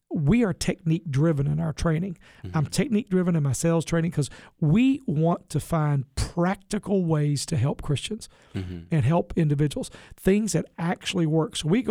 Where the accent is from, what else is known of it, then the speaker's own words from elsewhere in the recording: Kentucky, United States; invited me to do marriage training conferences all over the state of Kentucky. That's my home state, so I was very happy to do that.